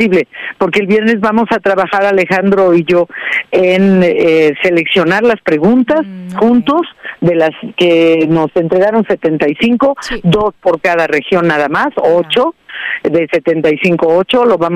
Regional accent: Mexico; con un compromiso primero como mexicana, como comunicadora.

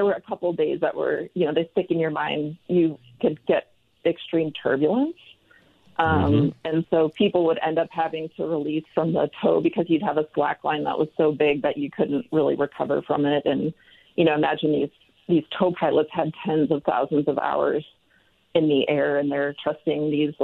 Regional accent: River Falls, Wisconsin, United States; I grew up in River Falls, Wisconsin. So we're, you know, western Wisconsin, pretty close to the Twin Cities area.

